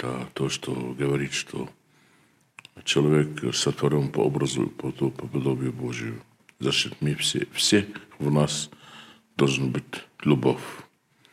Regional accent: Lebanon; Russian is a second language; Знаете, я из Ливана.

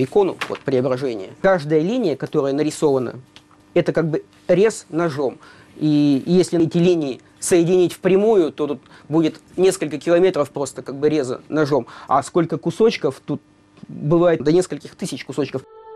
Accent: Kirov, Kirov Oblast, Russia; Сам я коренной уроженец Вятки. Все мои предки родились здесь.

